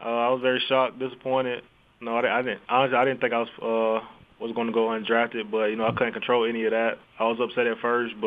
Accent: Rock Hill, South Carolina, United States; Rock Hill, South Carolina.

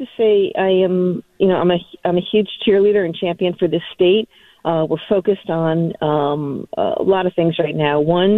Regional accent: New Hampshire, United States; You know, I grew up in New Hampshire, great place to live, but also you don't have access to all the things that we have access to here in Massachusetts

